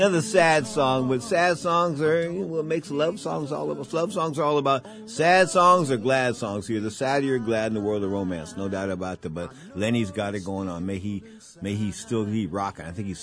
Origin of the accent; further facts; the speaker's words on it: San Francisco, California, United States; but I'm from San Francisco.